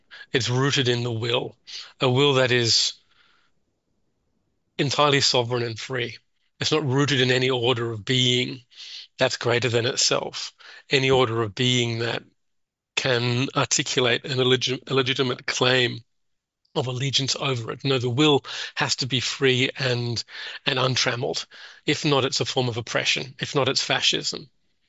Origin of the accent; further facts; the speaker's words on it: Australia; as you can hear, I'm not American. I'm Australian.